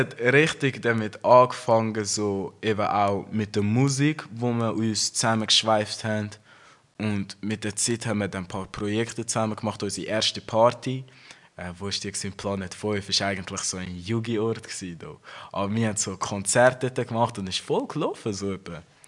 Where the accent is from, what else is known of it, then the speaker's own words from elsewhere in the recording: Wetzikon, Zurich, Switzerland; Wir sind alle in Wetzikon aufgewachsen.